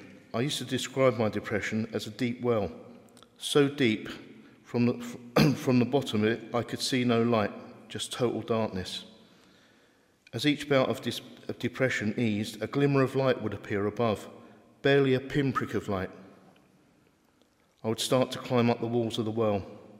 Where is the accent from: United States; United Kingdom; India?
United Kingdom; Ramsgate, South East England; born there; I was born in 1961 in Ramsgate in Kent, and I'm currently at work as a contracts manager for a highways maintenance company.